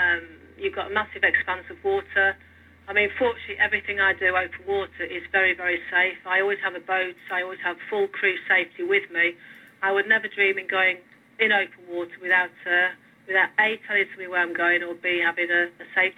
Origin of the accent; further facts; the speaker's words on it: Blackpool, North West England, United Kingdom; I'm from Blackpool and I was used to the cold.